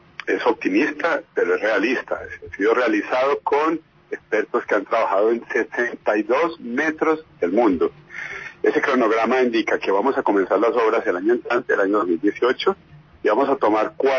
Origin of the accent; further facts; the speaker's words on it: Antioquia, Colombia; yo soy antioqueño. Yo sufrí el metro de Medellín.